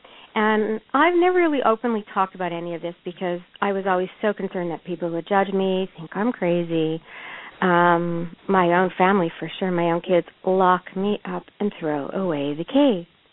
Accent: Montreal, Quebec, Canada; And I'm from Montreal and from Canada. So, you know, of course, I was far away from home.

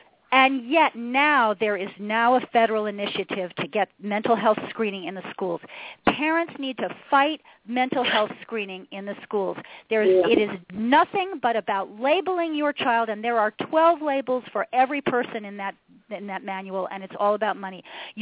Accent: New York, United States; I'm originally from New York, too.

